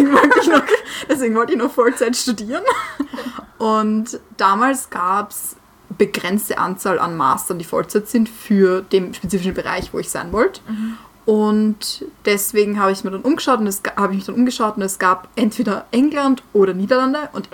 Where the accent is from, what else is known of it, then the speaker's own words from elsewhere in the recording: Austria; aber als Österreicher jammert man gerne.